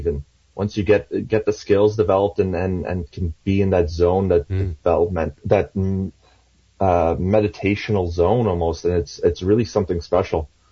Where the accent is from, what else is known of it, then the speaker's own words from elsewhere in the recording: Springton, Prince Edward Island, Canada; I grew up in Springton, PEI, before my parents moved eventually to Hartsville.